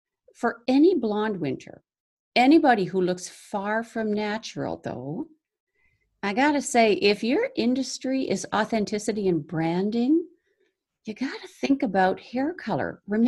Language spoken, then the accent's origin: English; Atlantic Canada, Canada; I'm a Canadian and an Atlantic Canadian at that. The blonde probably wouldn't stand a chance out here.